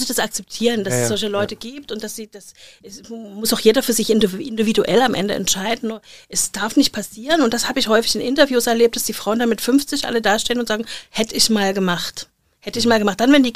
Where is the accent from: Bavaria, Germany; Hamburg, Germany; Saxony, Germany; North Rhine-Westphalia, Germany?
Saxony, Germany; Dresden; Ich habe letztens wieder 2 aus meiner alten Heimatstadt Dresden gehabt.